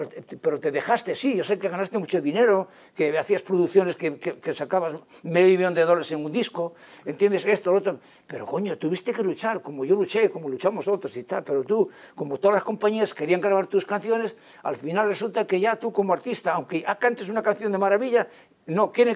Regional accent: Gijón, Asturias, Spain; que es asturiano como yo, él es de Oviedo, yo soy de Gijón

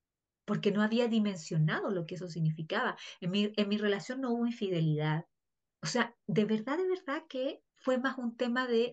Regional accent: Chile; soy life coach espiritual, soy chilena

